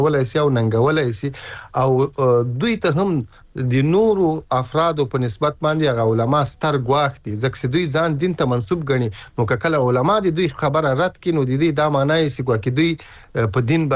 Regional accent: Ghazni, Afghanistan; زه د غزنی ولایت یم

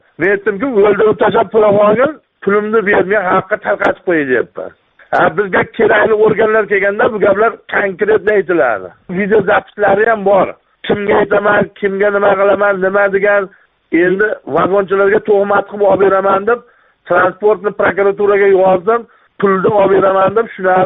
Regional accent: Fergana Region, Uzbekistan; Farg'ona oblasti O'zbekiston tumani. Yosh qishlog'ida yashayman.

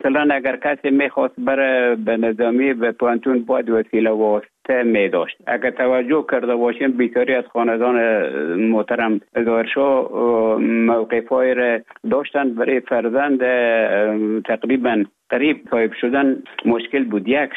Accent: Afghanistan; moved away as an adult; also born or lived in Russia; now in Finland; من در افغانستان بودم. بعد از ای که از افغانستان طالبان آمدن به اوج گذاره محکمه که مشکل بود و آمدم به طرف های روسیه و از روسیه آمدم به ایجه بفنلان.

